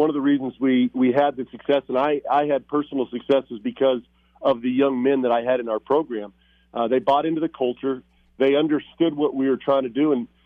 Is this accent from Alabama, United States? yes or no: no; Colorado, United States; be able to coach University of Northern Colorado and be back home.